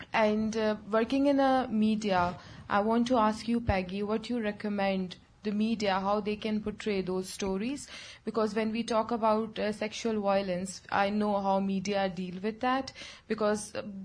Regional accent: Balochistan, Pakistan; English is a second language; I'm a journalist from Pakistan, and I'm from Balochistan

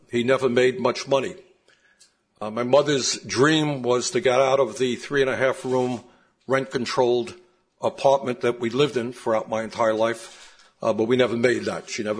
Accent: Brooklyn, New York, United States; born there; I was born in Brooklyn, New York in 1941.

